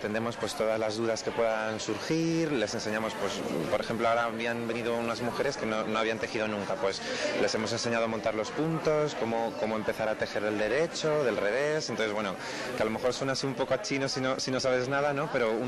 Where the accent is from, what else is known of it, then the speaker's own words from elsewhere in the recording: Spain; empezamos en España porque somos españoles